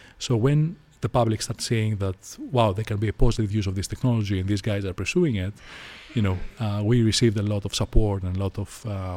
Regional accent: Athens, Attica, Greece; I grew up in Greece, in Athens

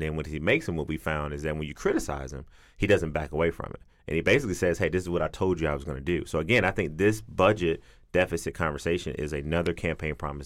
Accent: Athens, Georgia, United States; You know, I'm from Athens, so I get a pass sometimes.

